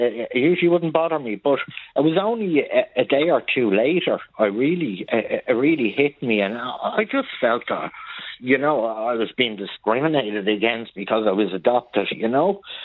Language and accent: English; Ireland; I was born in Ireland and lived here all my life